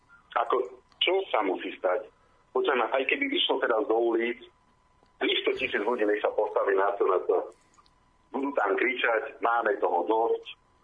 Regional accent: Bratislava, Bratislava Region, Slovakia; Ja som takisto z Bratislavy a nie som žiadny milionár.

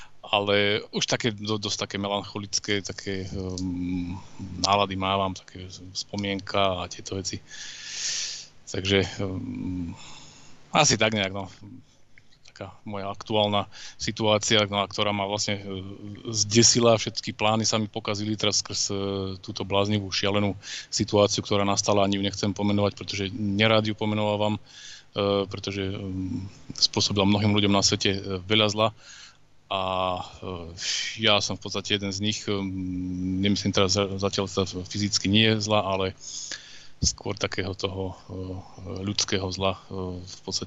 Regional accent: central Slovakia, Slovakia; Som zo Slovenska, približne nazvem to nejak v tej strednej časti, nejako by som povedal stredno-severnej, stredno-severno-západnej.

